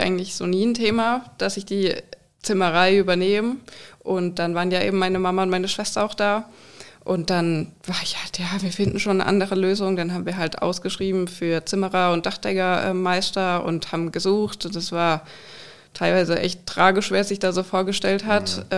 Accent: Baden-Württemberg, Germany

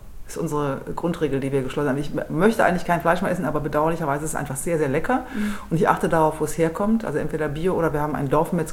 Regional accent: Düsseldorf, North Rhine-Westphalia, Germany; als Düsseldorferin

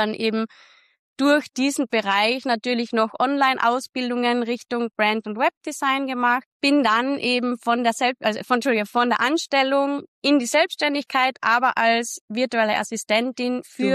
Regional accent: Austria; now in Portugal; bin ursprünglich aus Österreich, lebe aber heute schon seit vielen Jahren, seit circa 8 Jahren in Portugal

